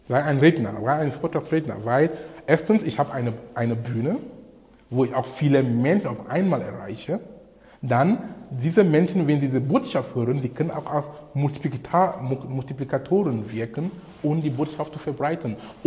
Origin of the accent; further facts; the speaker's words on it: Cameroon; now in Hamburg, Germany; hier in Hamburg oder in Kamerun, wo ich herkomme